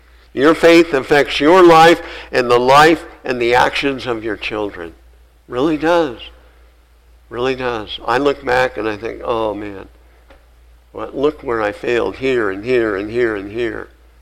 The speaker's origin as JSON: {"language": "English", "town": "Napanee", "region": "Nebraska", "country": "United States", "tie": "born or raised there", "said": "this family lived about 5 miles from where I grew up in Napanee, Nebraska."}